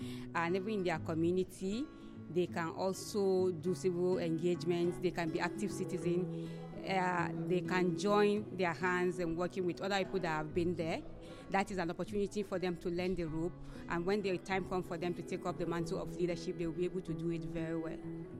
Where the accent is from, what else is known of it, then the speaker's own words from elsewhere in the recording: Kebbi State, Nigeria; I'm from Kebbi State and I'm posted to a committee on anti-corruption.